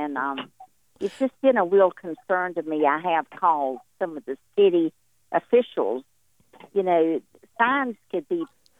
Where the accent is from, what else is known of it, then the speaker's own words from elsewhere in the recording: North Carolina, United States; now in New Hampshire, United States; I'm from North Carolina.